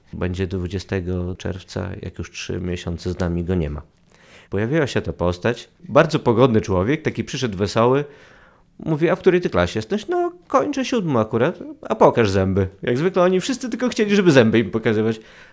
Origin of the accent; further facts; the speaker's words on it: Białystok, Podlaskie Voivodeship, Poland; Urodziłem się w Białymstoku, mieszkałem i mieszkam do dzisiaj, także jestem białostoczaninem.